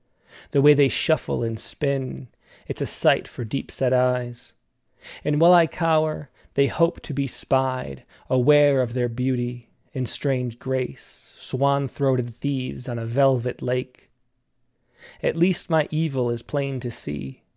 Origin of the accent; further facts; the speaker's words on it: Rochester, New York, United States; accent: Rochester; My Rochester accent comes out. We didn't talk about that with David, but I say the word talented apparently very funny.